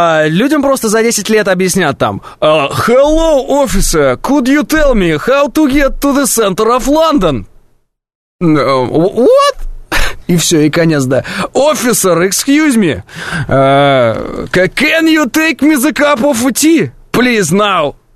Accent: Kazakhstan; а я как истинный казах не могу же учить киргизский

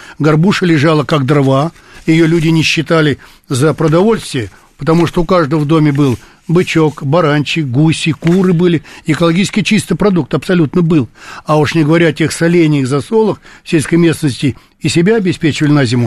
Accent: Novosibirsk Oblast, Russia; Я-то помню, я сам из Новосибирской области.

